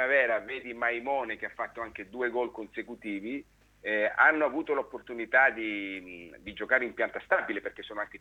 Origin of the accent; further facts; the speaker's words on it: Calabria, Italy; sembrava una spedizione dalle mie parti sull'Aspromonte per prendere qualche latitante